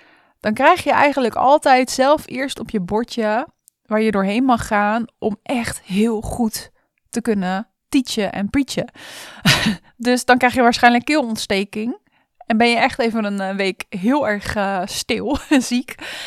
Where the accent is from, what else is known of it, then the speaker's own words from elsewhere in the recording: Rotterdam, South Holland, Netherlands; ik ben Rotterdamse